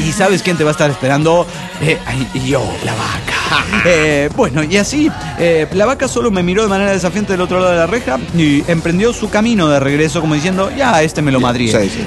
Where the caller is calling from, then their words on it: Aguascalientes, Mexico; de Aguascalientes.